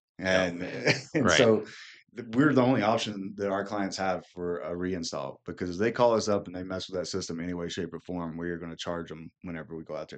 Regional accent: North Carolina, United States; I'm from North Carolina originally.

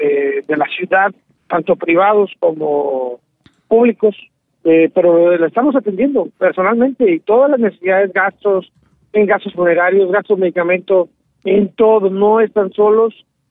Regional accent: Tamaulipas, Mexico; como alcalde de Ciudad Madero, como tamaulipeño, como mexicano, me siento orgullosísimo.

